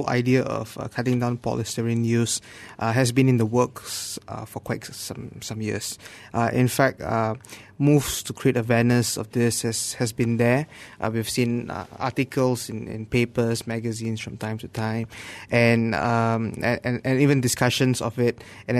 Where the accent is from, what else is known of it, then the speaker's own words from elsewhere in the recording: Malaysia; I think food waste is especially big amount of waste that we as a Malaysian society generate.